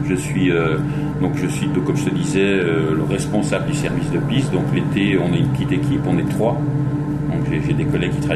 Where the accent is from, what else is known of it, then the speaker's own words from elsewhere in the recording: Aix-les-Bains, Auvergne-Rhône-Alpes, France; now in Chamonix, France; je suis originaire d'Aix-les-Bains, enfin de pas mal d'Aix-les-Bains. Et donc je suis venu à Chamonix pour faire grimper, et puis j'ai eu le coup de foudre pour cet endroit. Donc voilà, je me suis orienté pour vivre ici à Chamonix.